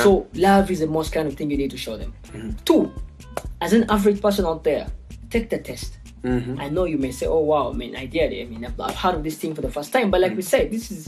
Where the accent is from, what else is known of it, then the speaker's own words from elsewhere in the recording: Kampala, Central Region, Uganda; So I grew up in Kampala.